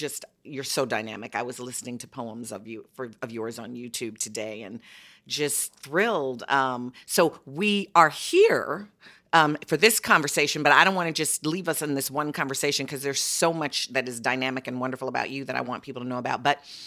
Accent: Chicago, Illinois, United States; I'm from Chicago and I had five generations under one roof.

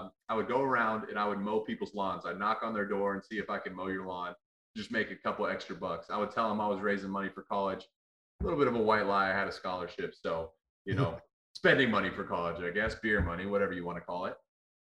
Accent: Pickerington, Ohio, United States; Taco Charlton, he went to Pickerington Central from my hometown.

